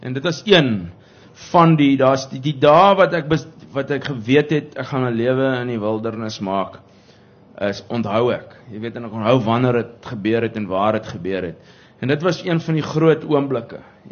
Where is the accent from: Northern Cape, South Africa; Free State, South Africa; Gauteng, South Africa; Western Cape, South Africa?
Gauteng, South Africa; Pretoria; toe ek groot geword het in Pretoria was ek akiet bewus van die feit dat ek nie inpas nie.